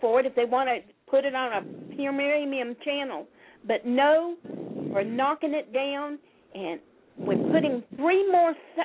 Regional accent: Florida, United States; I'm from Florida.

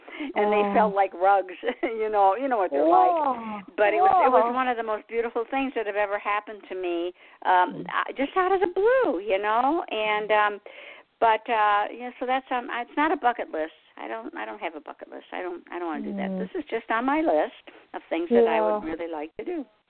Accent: Michigan, United States; now in South Carolina, United States; but I'm originally from Michigan, but I've never been in New York.

